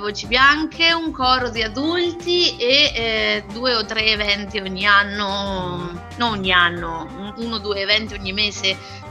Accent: Marche, Italy; E sono diplomata, laureata al conservatorio a Fermo, perché sono marchigiana.

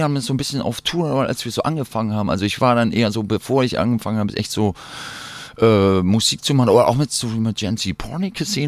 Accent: Salem, Oregon, United States; German is a second language; also born or lived in Portland; Aus Oregon bin ich aufgewachsen, genau. Star Oregon, Salem, Oregon, die kleine Hauptstadt da.

